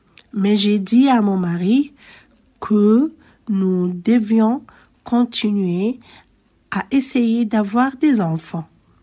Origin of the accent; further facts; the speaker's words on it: Algeria; je suis algérienne.